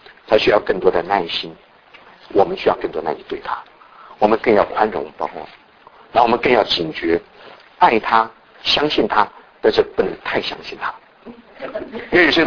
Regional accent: Taiwan; 我也是台湾来的

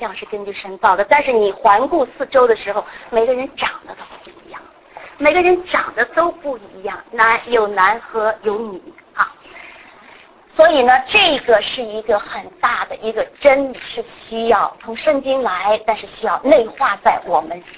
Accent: Beijing, China; 我一直在大陆，我是来自北京的，

